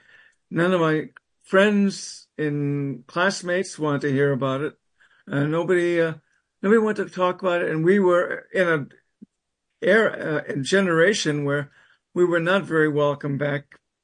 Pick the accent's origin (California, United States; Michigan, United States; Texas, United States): California, United States; Los Angeles; I was living in L.A. at the time. Mm-hmm. I grew up in Los Angeles. So that's all that stuff happens out in the West Coast.